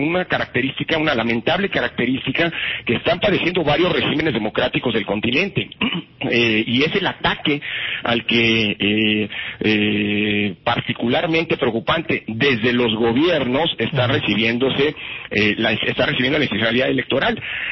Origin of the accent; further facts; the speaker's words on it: Mexico; como mexicanas y mexicanos deberíamos sentirnos orgullosos a nivel internacional.